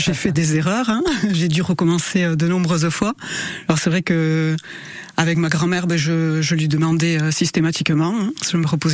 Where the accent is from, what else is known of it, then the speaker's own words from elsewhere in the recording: Irissarry, Nouvelle-Aquitaine, France; moved away as an adult; Alors oui, j'ai grandi à Irisari.